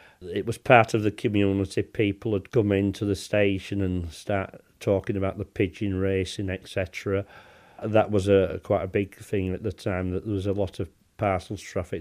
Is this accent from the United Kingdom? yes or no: yes; Leeds, Yorkshire and the Humber, United Kingdom; I'm 61 years old. I was born in Armlet, Leeds, and lived in the area most of my life.